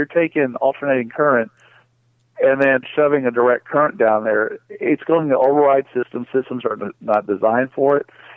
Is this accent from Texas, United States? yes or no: yes; Texas, United States; I grew up in South Texas, and I remember in the late 90s